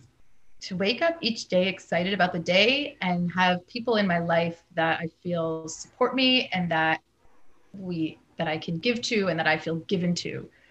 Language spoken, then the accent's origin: English; Canada; Z, because I'm Canadian, or Z for Americans.